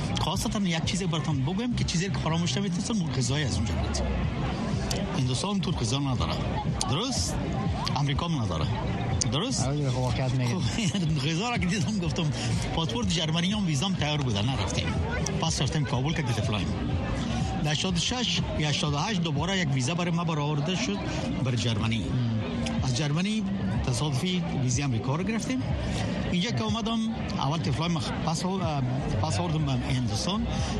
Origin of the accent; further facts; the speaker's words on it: Afghanistan; ما هنوزم افغان هستیم، همه چیز افغانی است